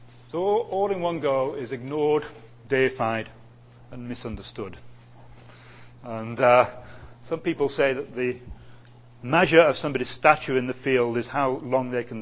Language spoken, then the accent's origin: English; England, United Kingdom; now in United States; I'm English and I live in America and I'm visiting Canada.